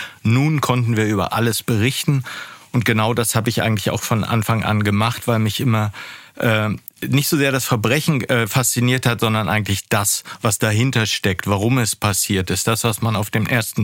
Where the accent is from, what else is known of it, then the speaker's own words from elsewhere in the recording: East Germany, Germany; born there; ich bin ja in der DDR geboren, habe dann später in Leipzig Journalistik studiert